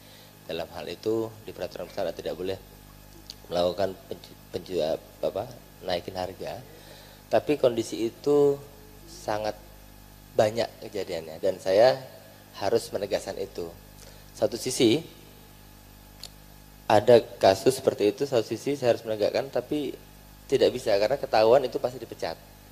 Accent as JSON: {"language": "Indonesian", "town": "Balikpapan", "region": "East Kalimantan", "country": "Indonesia", "said": "Saya dari Balikpapan."}